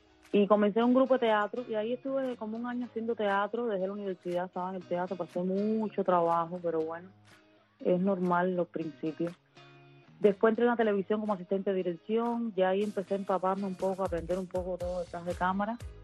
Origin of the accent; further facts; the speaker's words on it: Cuba; yo comencé como muchos cubanos